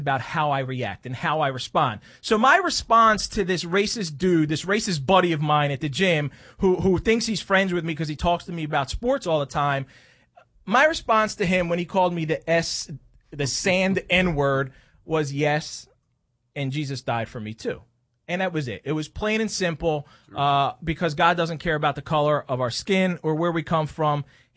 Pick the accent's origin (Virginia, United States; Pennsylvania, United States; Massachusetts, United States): Pennsylvania, United States; Philadelphia; And because I grew up in South Philly, and because I have all these little idiosyncrasies of most Italians around me, I just became an honorary Italian.